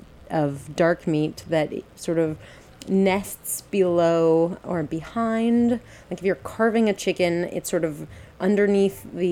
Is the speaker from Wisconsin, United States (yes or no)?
no; Colorado, United States; so I'm from Colorado, and I was going home anyway.